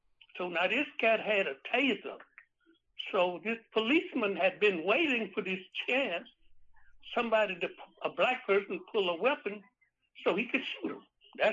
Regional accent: Mississippi, United States; I'm from Mississippi.

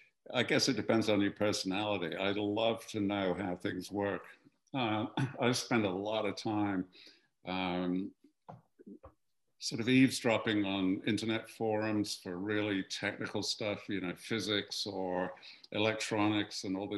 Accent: United Kingdom; people know I'm British

